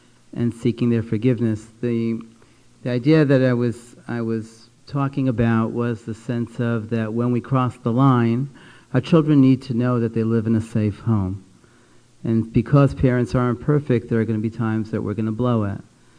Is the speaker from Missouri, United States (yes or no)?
no; Brooklyn, New York, United States; I grew up in Brooklyn, and it wasn't always safe to walk through the streets of Brooklyn with a yarmulke on.